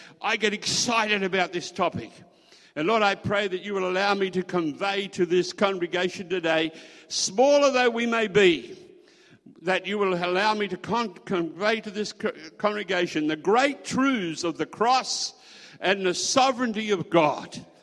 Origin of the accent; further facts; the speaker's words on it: Queensland, Australia; who'd grown up in the same area that I grew up in Queensland